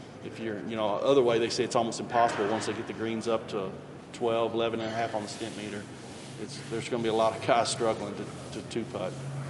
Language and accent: English; Kentucky, United States; Well, growing up in Kentucky, you know, we don't really have NFL.